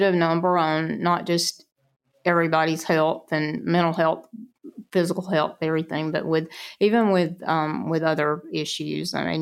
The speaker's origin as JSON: {"language": "English", "region": "Alabama", "country": "United States", "lives_now": "Trinity, United States", "said": "So I always say that even though I'm from Lawrence County, I live in Morgan County, but I can still spit into Lawrence County if I wanted to bad enough."}